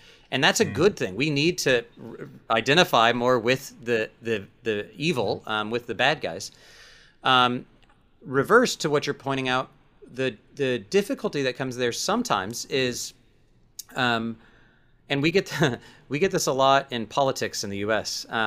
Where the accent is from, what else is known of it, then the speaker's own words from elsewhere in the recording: Texas, United States; I'm from Texas, so my accent sometimes.